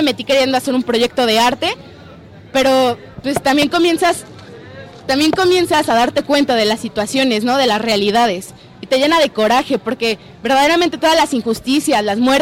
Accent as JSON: {"language": "Spanish", "country": "Mexico", "said": "como joven, como mexicana, como una persona con proyectos"}